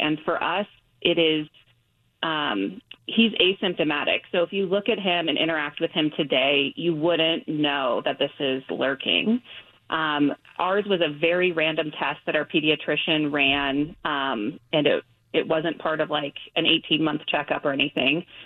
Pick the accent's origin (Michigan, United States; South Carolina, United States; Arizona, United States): Arizona, United States; I'm from Arizona, so we have actually connected with another family whose son has the same diagnosis in Arizona